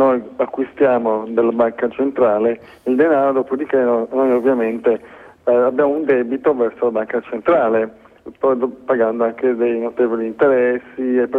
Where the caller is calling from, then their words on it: Turin, Piedmont, Italy; sono da Torino.